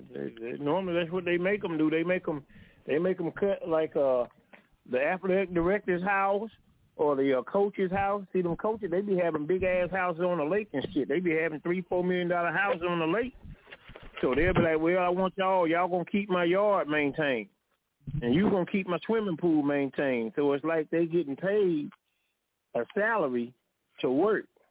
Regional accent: California, United States; Me and 86's friends we grew up with in California

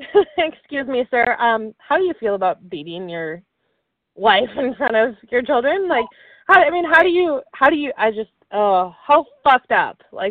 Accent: Minnesota, United States; now in Virginia, United States; I remember when I moved to Virginia, you go to the end of the gas station, and I'm from Minnesota thinking people are just nice like we are

